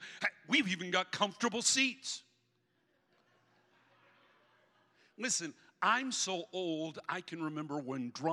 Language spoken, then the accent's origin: English; Guthrie, Oklahoma, United States; born there; I went to high school in this not far from here, Northwest Classen. I was born in Guthrie.